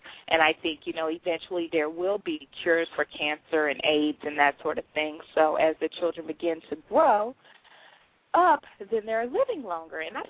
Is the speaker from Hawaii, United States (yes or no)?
no; Sheffield, Alabama, United States; although I grew up there in Sheffield, I didn't, you know, and I visit Huntsville.